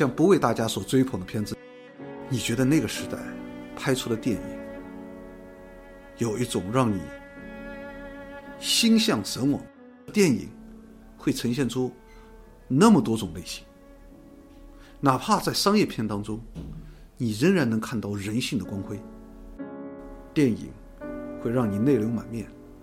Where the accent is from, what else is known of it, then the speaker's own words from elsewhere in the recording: Shanghai, China; 作为一个上海人，其实我把上海看成是一个有很多触角的城市。